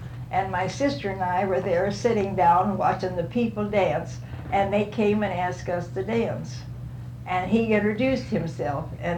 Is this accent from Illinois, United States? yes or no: yes; Carthage, Illinois, United States; born there; also born or lived in Waterloo; I was born down here by Carthage, Illinois. Oh. I was born down here in Illinois.